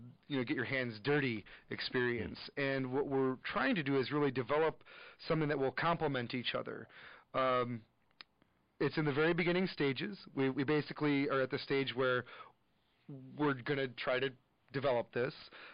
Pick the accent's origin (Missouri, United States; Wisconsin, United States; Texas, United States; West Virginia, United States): Wisconsin, United States; Kenosha; I grew up in Kenosha going to the big museums, going to Milwaukee Public Museum, going to the Field Museum